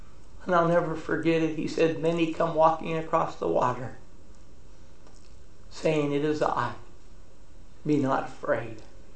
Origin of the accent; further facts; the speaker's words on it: California, United States; You know, we're all from Southern California.